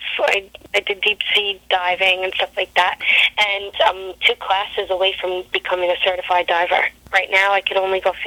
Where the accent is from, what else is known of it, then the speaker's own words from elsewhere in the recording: New York, United States; So I said, listen, I'm from New York, and I'm 10 steps ahead of you.